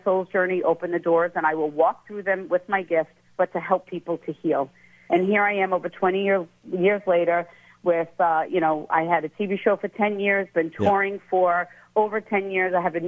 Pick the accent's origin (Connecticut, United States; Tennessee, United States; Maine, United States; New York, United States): New York, United States; I am from Long Island. I'm home right now, and I actually start my summer tour up in New Hampshire